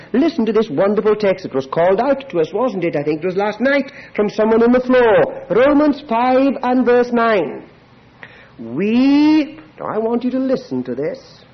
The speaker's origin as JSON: {"language": "English", "region": "Wales", "country": "United Kingdom", "said": "being a Welshman like myself"}